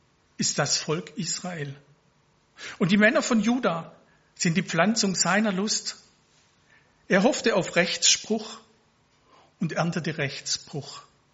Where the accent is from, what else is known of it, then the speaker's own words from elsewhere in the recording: Dettingen an der Erms, Baden-Württemberg, Germany; ich komme nicht aus Neuffen. Ich komme aus Dettingen-Erms. Aber ich zähle mich seit 30 Jahren zur Gemeinde in Neuffen, zur EFN.